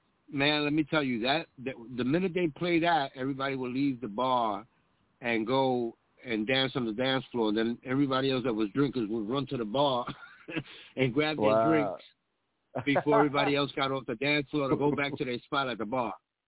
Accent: Bronx, New York, United States; We're from the Bronx, so we used to go to Skakey and Stars Roller Ring and hear that music.

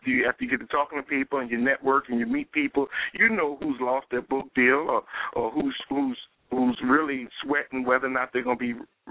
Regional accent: New Orleans, Louisiana, United States; I'm from New Orleans.

